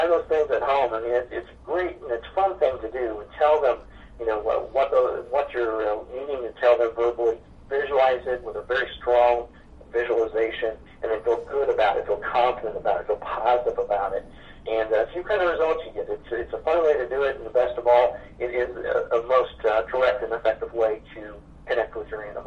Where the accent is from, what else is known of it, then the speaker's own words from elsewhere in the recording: United States; accent: Midwestern-Southern; Or my accent is, combination Midwestern-Southern accent blends together, and I mispronounce it a little bit